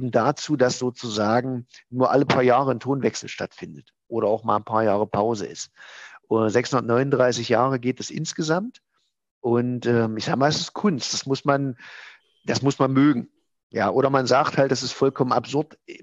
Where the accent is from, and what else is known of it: Halberstadt, Saxony-Anhalt, Germany; born or raised there